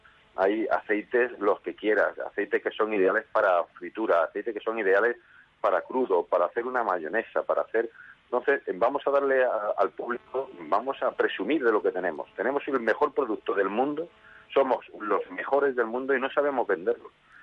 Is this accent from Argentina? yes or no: no; Jaén, Andalusia, Spain; de aquí, de la tierra de Jaén, de donde yo soy